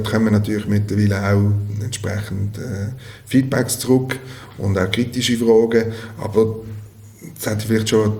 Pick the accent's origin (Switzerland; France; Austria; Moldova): Switzerland; wo man vielleicht als Schweizer, wenn man jetzt nicht wahnsinnig offen ist